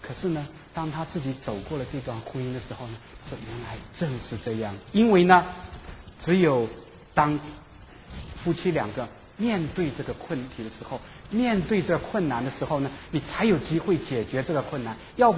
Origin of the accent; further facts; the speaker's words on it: China; 我们中国人就是什么呢，如果太太生气了以后，要首先想到的是什么呢？回娘家